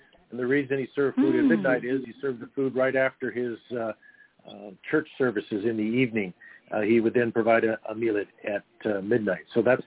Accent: Venice, California, United States; Well, Marcia, I'm a West Sider. I was born and raised in Venice, California. My family's been on the west side of L.A. for a couple, three generations.

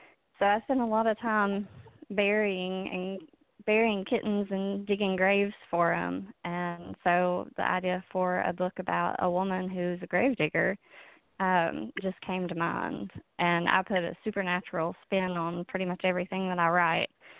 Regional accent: Pownall, Virginia, United States; Well, you know, I grew up here in Pownall, Virginia, and there's, you know, so many stories and old wives' tales

